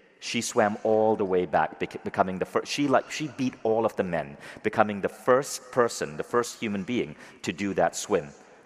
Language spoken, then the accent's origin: English; Malaysia; So I grew up in Malaysia. There's like water and ocean everywhere.